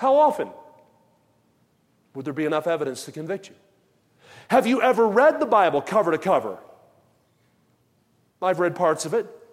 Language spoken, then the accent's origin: English; Pennsylvania, United States; Because the alternative is where I grew up in the Delaware Valley, it's yous guys.